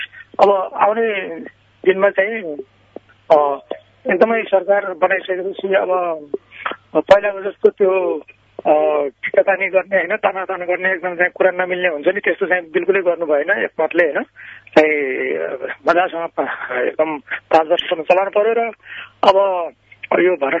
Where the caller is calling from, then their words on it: Banke, Lumbini Province, Nepal; बाँके जिल्लादेखि इन्द्रपुरा थोकी क्षेत्री, बाँके जिल्ला।